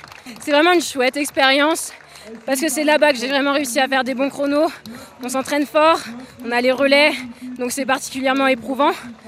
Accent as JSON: {"language": "French", "country": "Guadeloupe", "said": "Je suis de la Guadeloupe. Je suis née là-bas. Donc je suis guadeloupéenne et suissesse, voilà."}